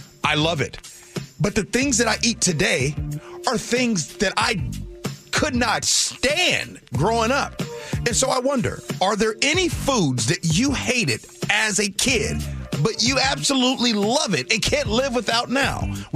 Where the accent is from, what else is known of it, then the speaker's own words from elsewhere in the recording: Midwest, United States; And then I'm from the Midwest. Anybody from the Midwest, you know what I'm going to say.